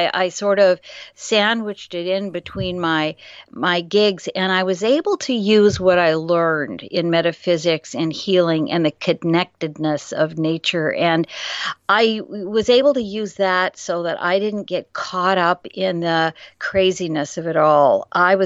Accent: Ireland; look, I'm Irish, and so you don't want to get my Irish up.

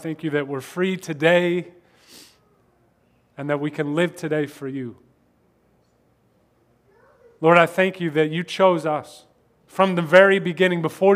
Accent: Kansas, United States; It impacted my life, and I'm from Kansas.

